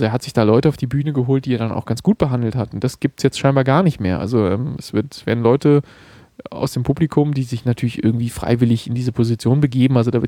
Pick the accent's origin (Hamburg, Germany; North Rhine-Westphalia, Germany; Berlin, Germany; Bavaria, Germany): Berlin, Germany; Und also ich bin ja aus Berlin ursprünglich und deshalb sowieso irgendwie der Sache verbunden.